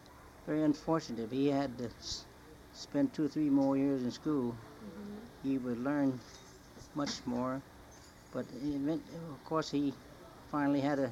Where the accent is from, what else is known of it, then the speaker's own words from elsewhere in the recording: Oakland, California, United States; also born or lived in Fresno / Hanford; I was born in Fresno, California, January 30th, 1904. Mm-hmm. And I've lived in California all my life. At first in Hanford for a few years. After the San Francisco earthquake, mm-hmm. my folks moved to Oakland